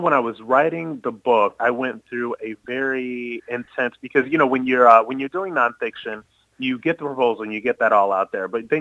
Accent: Akron, Ohio, United States; I'm from Akron, Ohio. So I'm from Akron, Ohio. It's a very, I'm from a lower middle class background. It's a very working class place. It's the rubber belt, right? It's what they call middle America, real America, whatever you want to call it.

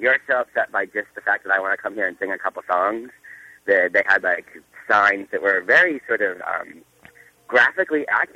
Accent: Boston, Massachusetts, United States; I had been living in Western Massachusetts for 6 years, and I was moving back to I grew up in the Boston area, and I was sort of moving back home

